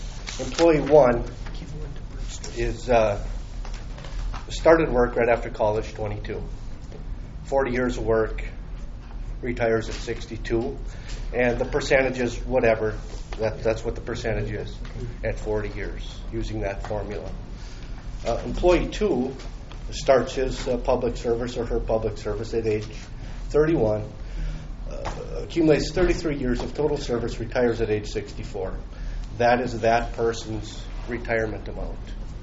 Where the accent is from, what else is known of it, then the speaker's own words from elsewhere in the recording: Bemidji, Minnesota, United States; from Bemidji.